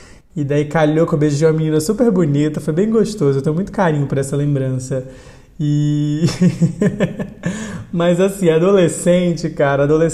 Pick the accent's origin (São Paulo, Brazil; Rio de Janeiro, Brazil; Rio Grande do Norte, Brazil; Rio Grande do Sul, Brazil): Rio Grande do Norte, Brazil; Mossoró; foi na brincadeira de esconde-esconde, lá em Mossoró ainda, na cidade onde eu nasci.